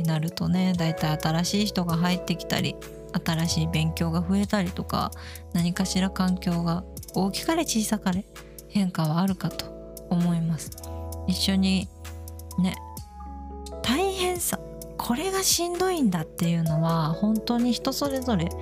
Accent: Gifu, Japan; moved away as an adult; now in Nagoya, Japan; 現在は地元の岐阜を出て1年ほどね、もうすぐ1年なりますけど、名古屋で一人暮らしをしておりますが、

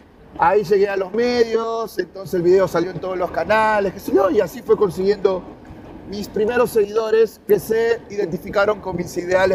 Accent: Peru; moved away as an adult; also born or lived in Argentina; Yo nací en la República del Perú. Soy peruano, viví casi la mitad de mi vida en el Perú y la otra mitad de mi vida en la Argentina. Tengo 43 años.

